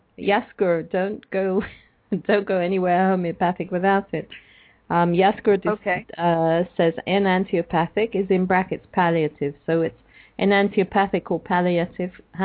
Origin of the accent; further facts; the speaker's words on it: Hungary; accent: Hungarian; English is a second language; I call it antipathic, enantiopathic, or palliative, but that's because I'm not using my Hungarian accent today.